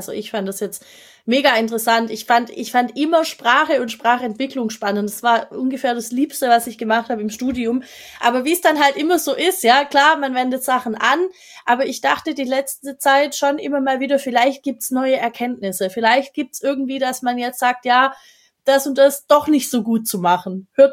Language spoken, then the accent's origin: German; Baden-Württemberg, Germany; Wir sind ja beide aus dem Schwabeländle.